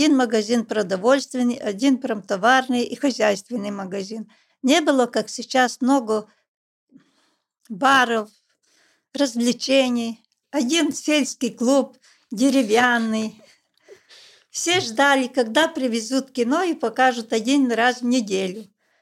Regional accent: Sgurița, Soroca District, Moldova; Я родилась в Молдавии, село Сгурица. Окончила 10 классов с Гурицы. Поступила в кооперативное училище город Сороки. Окончила кооперативное училище. Работала всю жизнь продавцом в сельской местности, в своем селе.

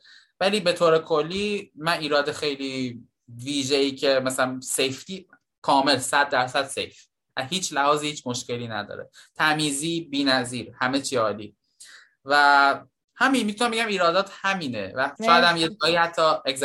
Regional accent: Tehran, Tehran Province, Iran; من تمام مدت تحصیلم رو تو تهران بودم و خب خودم هم متولد تهران هستم و هیچ وقت سفری به شهر دیگه نداشتم

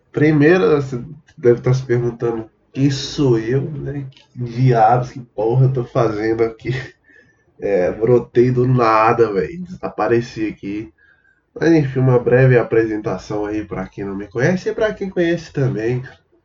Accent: Bahia, Brazil; porque eu sou baiano, tá ligado?

